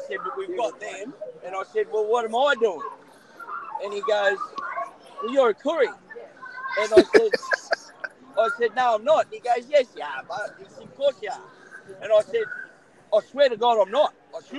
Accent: Peak Hill, New South Wales, Australia; I grew up in Peak Hill, and it's been one of my wishes.

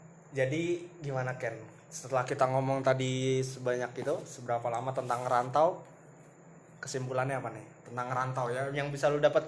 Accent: Jakarta, Indonesia; Dan akhirnya gue kayak kerja di kantor gue orang Jakarta

